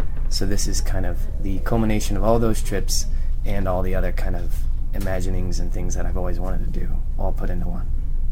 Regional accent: Peoria, Illinois, United States; born there; I was born in Peoria, Illinois, and that's where all my family lives still.

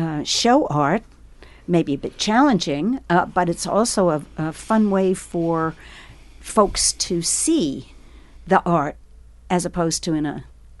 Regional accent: New York, United States; I'm from New York. We have to have street names, because otherwise I'll never find the place.

